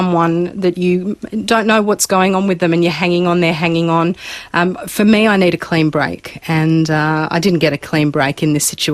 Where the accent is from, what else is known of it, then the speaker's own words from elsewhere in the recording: Sydney, New South Wales, Australia; Yeah, I was. I spent a bit of time overseas